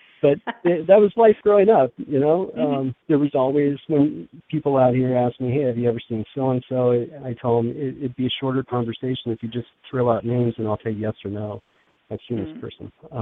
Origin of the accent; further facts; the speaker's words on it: Los Angeles, California, United States; moved away; There's a lot of stories that I have from growing up in Los Angeles that people out here don't believe me when I'm talking, so it's like, okay, I won't talk about my old life.